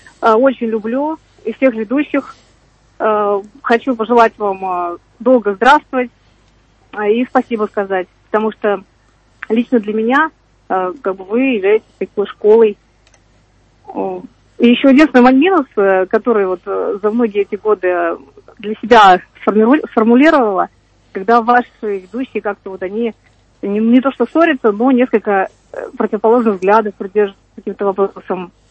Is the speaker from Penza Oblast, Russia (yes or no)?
no; Saint Petersburg, Russia; я из Санкт-Петербурга.